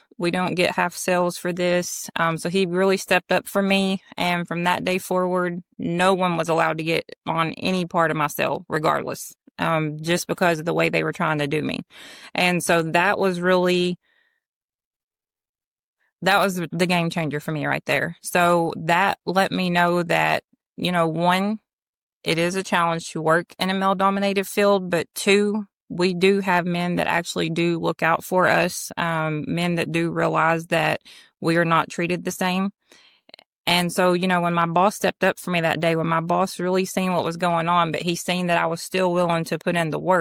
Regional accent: Kentucky, United States; I'm from Kentucky. And I'm from the Central Part.

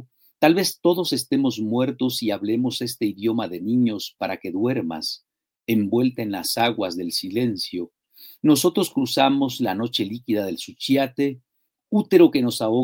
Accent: Villa Comaltitlán, Chiapas, Mexico; estando aquí mismo en Chiapas y, bueno, viviendo en mi pueblo, en Villa Comaltitlán.

